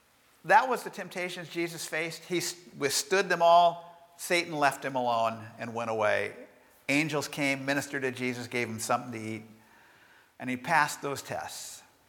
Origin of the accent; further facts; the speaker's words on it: Bakersfield, California, United States; You all know I grew up in Bakersfield, a place that most people think of as blazing hot.